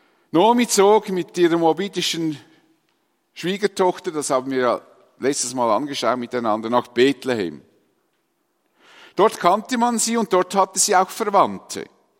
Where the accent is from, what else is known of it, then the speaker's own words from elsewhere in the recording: Dietikon, Zurich, Switzerland; auf die Felder, wo ich aufgewachsen bin, in Dietikon, nahe von hier